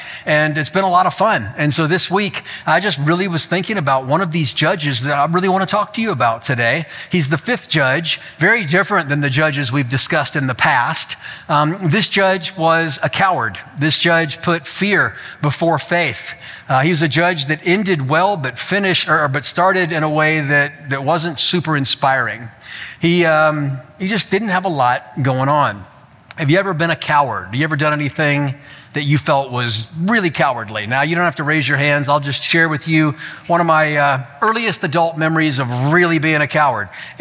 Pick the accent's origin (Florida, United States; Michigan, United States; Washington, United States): Florida, United States; also born or lived in Memphis, Tennessee; I grew up in South Florida in the city, and I moved to a suburb of Memphis in the city.